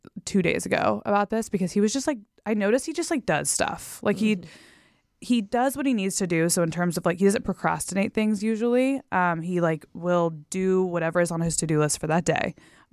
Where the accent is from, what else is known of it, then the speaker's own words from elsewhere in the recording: Texas, United States; So I grew up in Texas. I went to Texas A&M University. I was a different person back then. Mm-hmm. But yeah, I'm from Texas. That's where I say I'm from, at least.